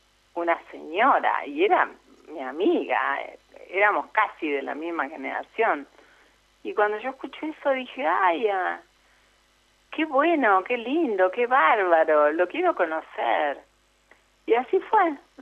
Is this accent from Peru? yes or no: no; Gualeguaychú, Entre Ríos, Argentina; Sí, de Gualeguaychú.